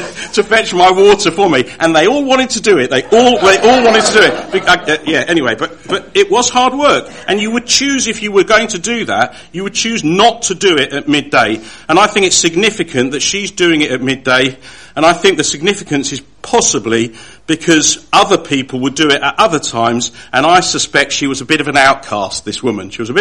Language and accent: English; England, United Kingdom; Because us English people are very polite.